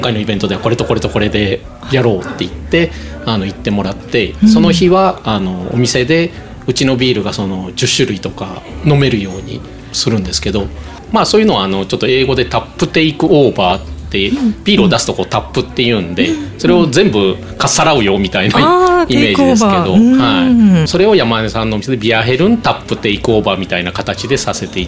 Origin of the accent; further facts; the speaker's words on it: Shimane, Japan; 当然私も島根出身でっていうのもありますけれども、そこで子供の頃から生まれ育ってるので